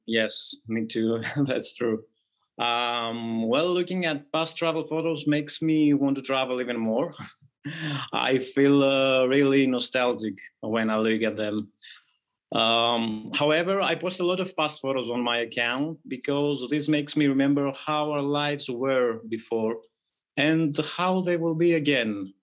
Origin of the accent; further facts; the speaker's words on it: Athens, Attica, Greece; I am from Athens, Greece, where I currently live.